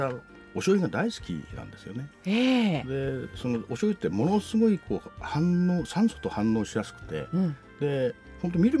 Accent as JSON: {"language": "Japanese", "town": "Sapporo", "region": "Hokkaido", "country": "Japan", "tie": "born or raised there", "said": "私はあの生まれは北海道札幌ですね。"}